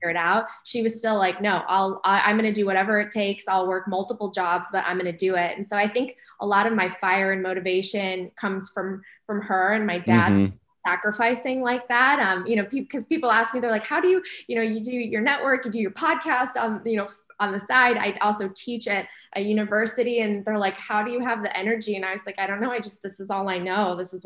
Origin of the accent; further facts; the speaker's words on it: Chicago, Illinois, United States; now in Los Angeles, United States; Yeah, so we went to Chicago. I grew up outside of Chicago in a suburb, and, you know, parents really ingrained the importance of education for me.